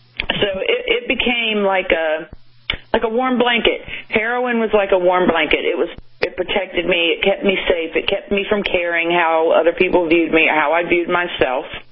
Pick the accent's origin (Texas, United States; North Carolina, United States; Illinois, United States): North Carolina, United States; Wilmington; Well, I grew up in North Carolina, a small town. Back in the 80s, it was a small town, Wilmington, North Carolina.